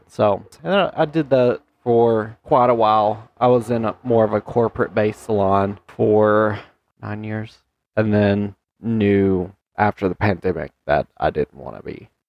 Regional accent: Huntsville, Alabama, United States; mind you, I'm from Huntsville, Alabama. So like Huntsville, while it not being that big of a city, it was, you know, the main hub of a lot of different areas

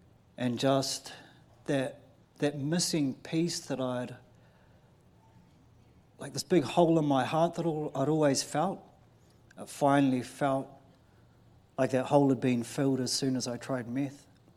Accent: Mount Maunganui, Bay of Plenty, New Zealand; I'm from Mount Maunganui

